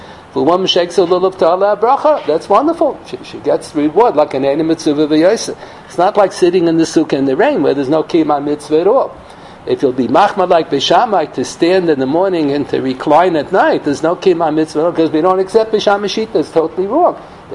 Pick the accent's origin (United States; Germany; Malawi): United States; Bronx, New York; years ago when I was growing up in the Bronx